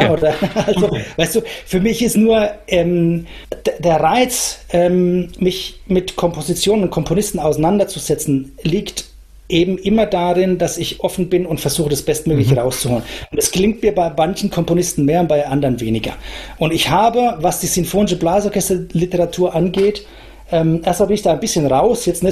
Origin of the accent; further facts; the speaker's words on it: Nuremberg, Bavaria, Germany; Und als Nürnberger, da denke ich mir doch schon eher so ein, ja, eher reservierte Haltung.